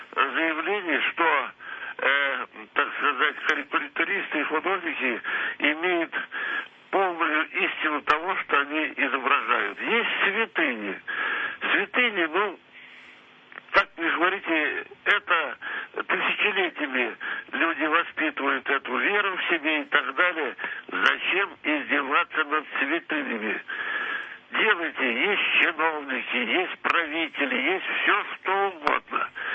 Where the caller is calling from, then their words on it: Moscow, Russia; я звоню из Москвы. Мне 77 лет